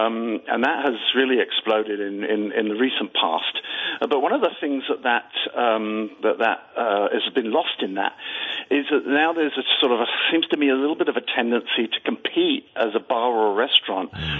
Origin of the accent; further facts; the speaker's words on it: Scotland, United Kingdom; But beers I drank growing up in Scotland weren't necessarily sweet.